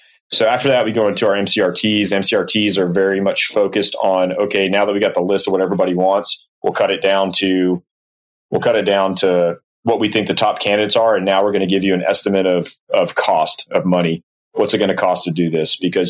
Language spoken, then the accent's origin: English; Florida, United States; originally I selected that assignment because I'm from Florida and it was at Eglin Air Force Base. It was the closest thing to home.